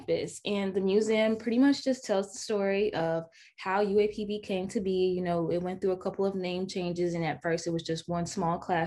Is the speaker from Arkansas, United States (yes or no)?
yes; Hot Springs, Arkansas, United States; I'm from Hot Springs.